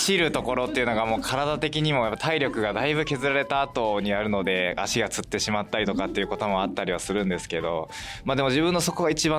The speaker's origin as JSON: {"language": "Japanese", "town": "Kamisu", "region": "Ibaraki", "country": "Japan", "tie": "born or raised there", "said": "神栖市の横瀬小学校、そして神栖市の神栖市立神栖第三中学校を卒業しています。"}